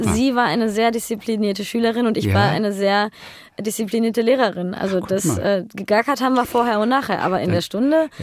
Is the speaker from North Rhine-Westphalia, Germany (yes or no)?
yes; Bielefeld, North Rhine-Westphalia, Germany; Oder ich meine, ich komme ja auch aus Bielefeld